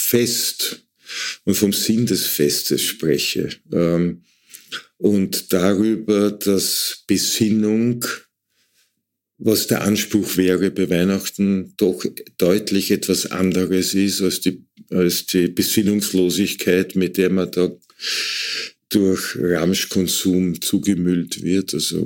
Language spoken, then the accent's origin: German; Lower Austria, Austria; Gut, ich komme aus dem Waldviertel, da gab es überall diese Tannenbäume oder Nadelbäume.